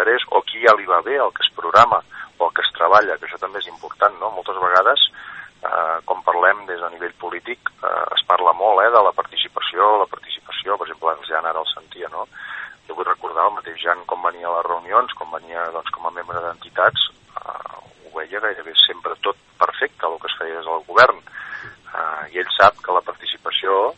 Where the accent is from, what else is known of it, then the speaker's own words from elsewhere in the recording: Catalonia, Spain; forma part de la nostra festa, com a catalans, no?